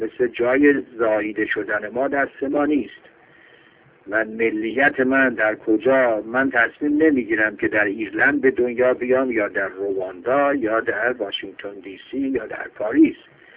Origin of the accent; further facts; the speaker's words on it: Tabriz, East Azerbaijan, Iran; born there; من در تبریز به دنیا اومدم، تبریزی هستم